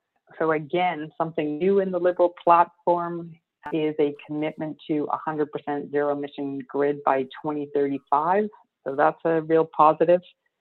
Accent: British Columbia, Canada; being from British Columbia

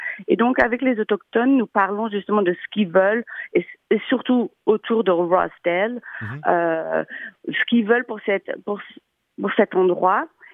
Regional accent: France; now in Edmonton, Canada; Moi, j'ai immigré de France, ici à Edmonton.

